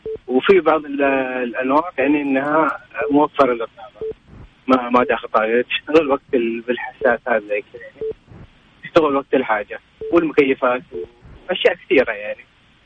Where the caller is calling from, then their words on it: Dammam, Eastern Province, Saudi Arabia; من الدمام.